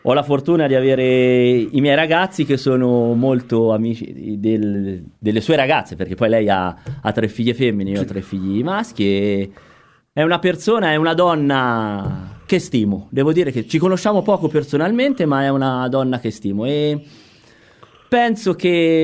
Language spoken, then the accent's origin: Italian; Perugia, Umbria, Italy; moved away as an adult; now in Gualdo Tadino, Italy; ho 41 anni e sono ben 21 anni che vivo a Gualdo, e quindi ho passato più tempo a Gualdo che a Perugia.